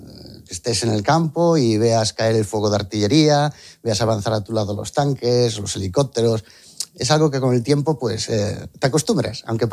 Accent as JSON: {"language": "Spanish", "town": "Cambados", "region": "Galicia", "country": "Spain", "said": "Yo soy de Cambados."}